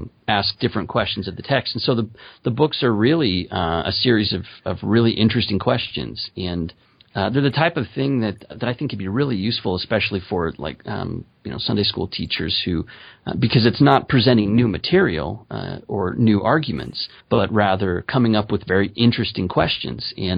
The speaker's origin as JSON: {"language": "English", "region": "Utah", "country": "United States", "tie": "born or raised there", "also_born_or_lived": "Maryland", "said": "Yeah, we moved back to Utah. I finished up school and then we came back. And I grew up in Utah, so."}